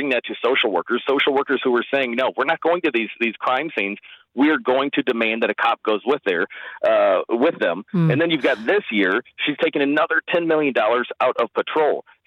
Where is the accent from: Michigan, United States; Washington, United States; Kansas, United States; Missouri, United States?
Missouri, United States; Ferguson; I've never seen, growing up in Ferguson, Missouri, family and friends still in St. Louis City and St. Louis County